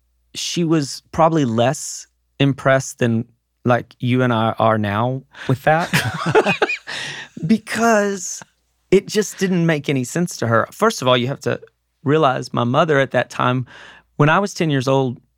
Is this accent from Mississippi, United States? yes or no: no; Mineral Wells, Texas, United States; My grandmother and my mother owned a clothing store in my hometown of Mineral Wells, Texas